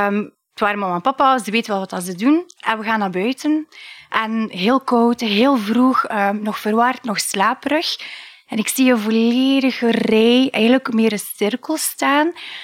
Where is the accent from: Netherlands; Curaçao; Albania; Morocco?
Albania; moved away; Ik ben afkomstig van Albanië. Ik woon hier al 22 jaar. En 22 jaar geleden dus ben ik eigenlijk naar hier gevlucht met mijn ouders, met mijn oma en mijn opa en nog twee jongere zusjes.